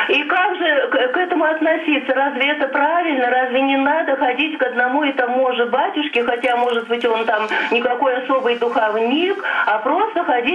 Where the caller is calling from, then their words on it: Moscow, Russia; Например, я из Москвы звоню.